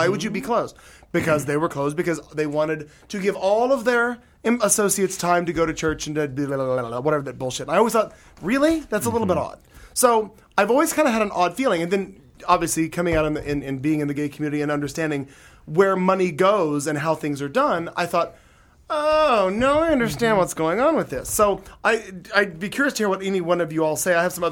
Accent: Joplin, Missouri, United States; We had one mall in Joplin, Missouri, my hometown.

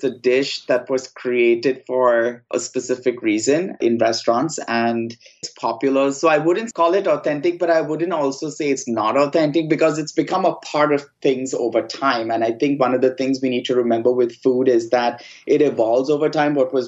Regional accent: Mumbai, Maharashtra, India; I'm originally from Bombay on the west coast in India, but my dad's from the north of India, and then my mom's from Goa, which is on the west coast.

